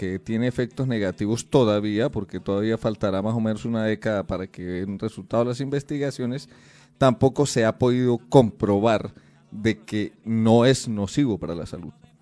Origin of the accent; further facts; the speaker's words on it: Colombia; yo quiero decir como colombiano que definitivamente no en nombre nuestro